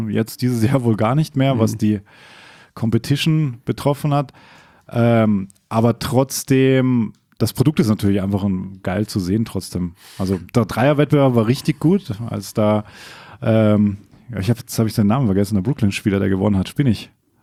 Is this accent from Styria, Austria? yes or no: no; Bregenz, Vorarlberg, Austria; in meiner Heimat